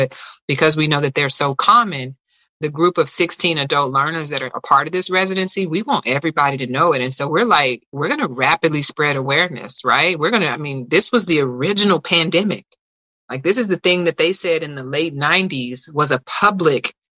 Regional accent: Florida, United States; now in Dallas, United States; I'm from Florida, but you will not believe that I'm only a couple of hours away from you. I am currently housed in Dallas, Texas right now.

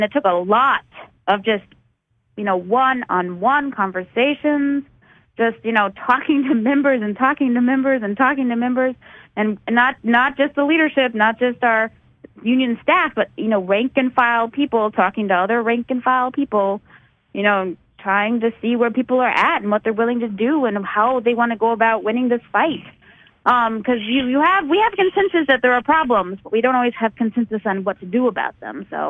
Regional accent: Buffalo, New York, United States; Yeah, I'm from Buffalo.

